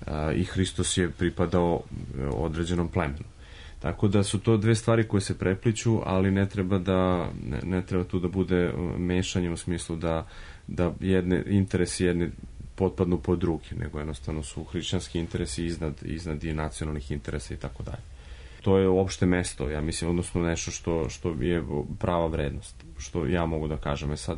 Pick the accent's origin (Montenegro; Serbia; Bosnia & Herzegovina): Serbia; Time što smo mi kršteni kao pravoslavni Srbi, je to da je u tom trenutku neko razmislio da treba prevesti knjige na nacionalni jezik